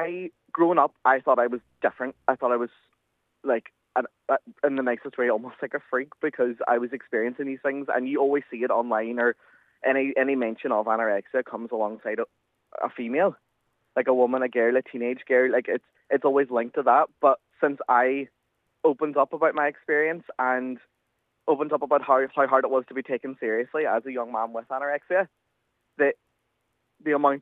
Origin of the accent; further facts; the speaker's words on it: Northern Ireland, United Kingdom; I walked from my hometown into Derry and done the laps of the bridges to kind of represent my journey from where I grew up, where I am now